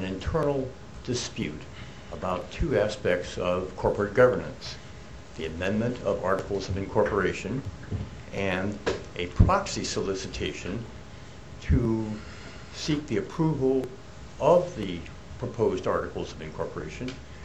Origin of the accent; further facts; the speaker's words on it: Petersburg, Alaska, United States; I'm an attorney from Petersburg, Alaska, which is about 500 miles south of here.